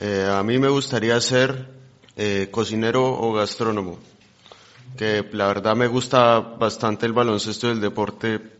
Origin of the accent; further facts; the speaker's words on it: Colombia; Mi madre en Colombia, yo soy de Colombia